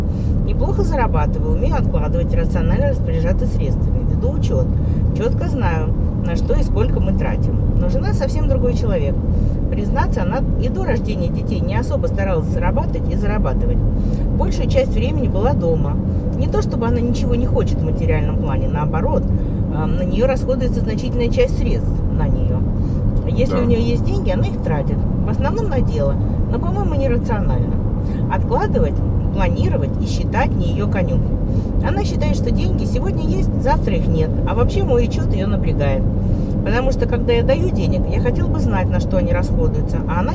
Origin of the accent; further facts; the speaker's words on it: Moscow, Russia; И из Москвы, да.